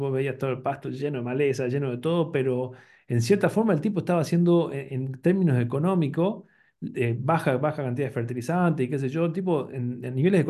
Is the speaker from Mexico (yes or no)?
no; Salta, Argentina; Yo la verdad que también tuve la suerte de conocer sistemas, siendo que soy salteño